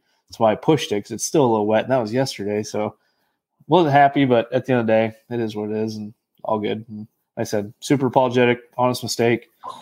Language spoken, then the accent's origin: English; Iowa, United States; from Iowa? And I'm like, yeah.